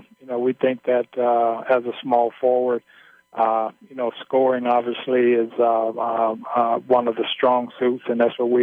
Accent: Mississippi, United States; When I was growing up in Mississippi, my high school coach, to get me in the habit of always shooting a jump shot with a high arc

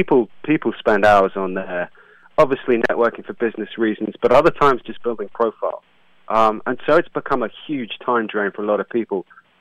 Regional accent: South East England, United Kingdom; I grew up near Brighton on the south coast of England

